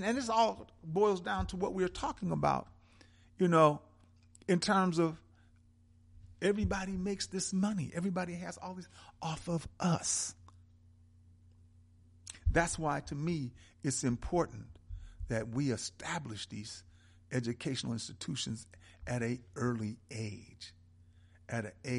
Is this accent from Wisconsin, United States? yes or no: yes; Milwaukee, Wisconsin, United States; I'm from Milwaukee